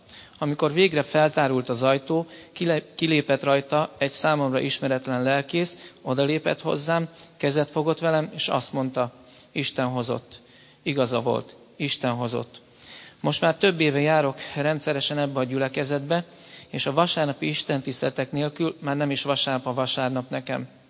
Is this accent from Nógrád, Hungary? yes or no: yes; Salgótarján, Nógrád, Hungary; also born or lived in Eger; now in Budapest, Hungary; és egy nap ilyen 48 évvel ezelőtt láttam meg a napvilágot Salgótarjánban. Gyermekkoromat általános és középiskolai tanulmányimat szülővárosomban töltöttem, illetve fejeztem be.